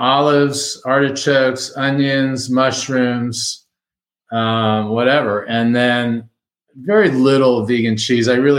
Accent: Miami, Florida, United States; now in Fort Collins, United States; I'm not skiing and mountain biking because I grew up in Miami and I didn't learn that early enough.

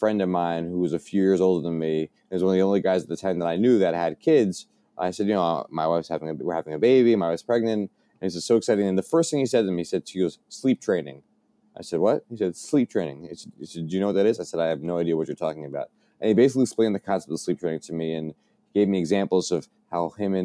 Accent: Bronx, New York, United States; I'm from the Bronx. I talk fast. I've been told that my whole life.

